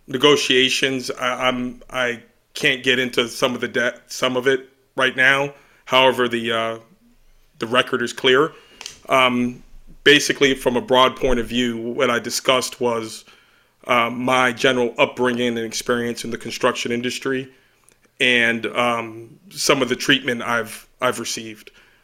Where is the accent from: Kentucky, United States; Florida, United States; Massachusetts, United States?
Massachusetts, United States; I grew up in Massachusetts. People think Massachusetts is some bastion of tolerance.